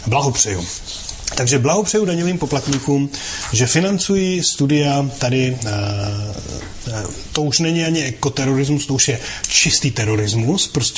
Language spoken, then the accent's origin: Czech; Prague, Czechia; My, co jsme z Prahy, tak víme, že tady existuje i období, i území klimatické krize nebo klimatické nouze.